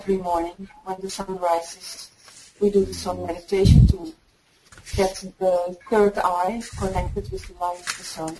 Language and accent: English; Netherlands; English is a second language; I'm from Holland.